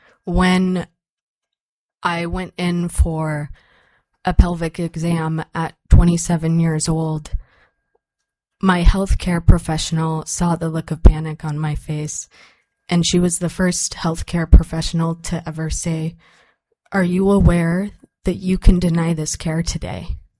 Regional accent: Juneau, Alaska, United States; also born or lived in Sitka; I was born in Sitka, Alaska, and raised in Juneau, Alaska, and my family comes from Keekskwan, Keek, Alaska.

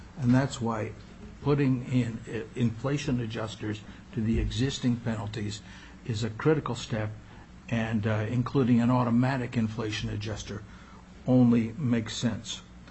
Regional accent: Juneau, Alaska, United States; Thank you, Mr. Chair. … from Juneau.

